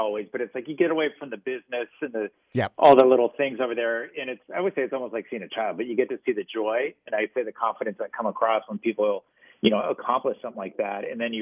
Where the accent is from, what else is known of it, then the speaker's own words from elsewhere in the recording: Arizona, United States; also born or lived in Santa Barbara; I mean, I grew up in Arizona, so I was always doing the pool swims. And then I moved to Santa Barbara